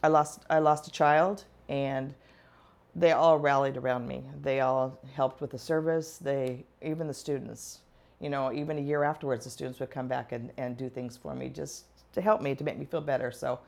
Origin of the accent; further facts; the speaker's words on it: California, United States; moved away; I've lived here for 32 years. I'm a transplant from California.